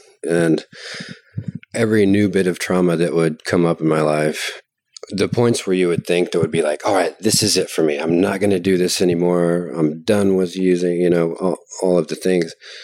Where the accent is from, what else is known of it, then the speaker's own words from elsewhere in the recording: Nacogdoches, Texas, United States; I am from Nacogdoches, Texas. Currently from Nacogdoches, Texas, 37.